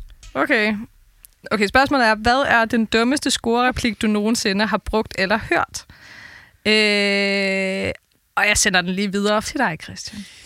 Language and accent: Danish; Aarhus, Central Denmark Region, Denmark; Jeg er fra Aarhus.